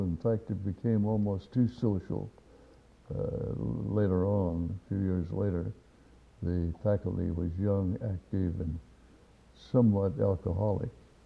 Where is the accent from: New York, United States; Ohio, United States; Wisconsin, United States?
Wisconsin, United States; also born or lived in Reading, Pennsylvania / Missouri / Iowa; I was born in Reading, Pennsylvania, and we lived in Missouri and Iowa and Wisconsin. Most of my high school days were spent in Wisconsin